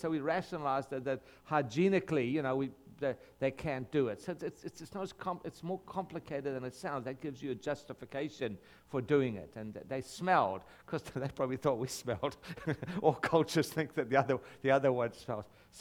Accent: South Africa; I was raised in South Africa. And we were raised under the apartheid system that we lived under. And I lived my whole childhood

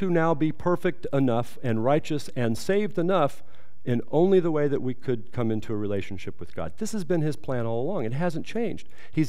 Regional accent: California, United States; I'm from California.

